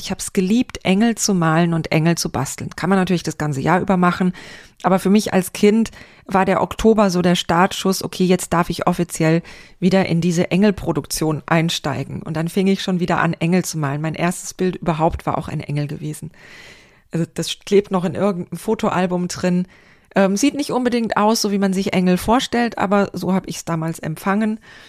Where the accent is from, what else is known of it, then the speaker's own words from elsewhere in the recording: Speyer, Rhineland-Palatinate, Germany; in den bunten Blättern in Speyer, wo ich aufgewachsen bin.